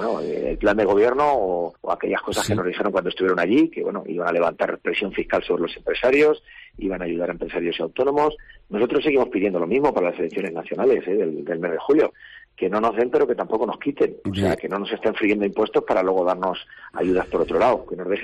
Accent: Málaga, Andalusia, Spain; soy muy políticamente incorrecto en Sevilla, porque soy boquerón.

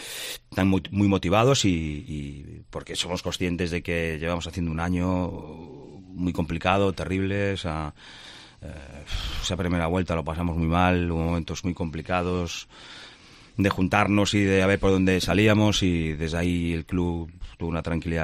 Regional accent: A Coruña, Galicia, Spain; yo siempre digo lo mismo, yo soy entrenador que soy de Coruña.

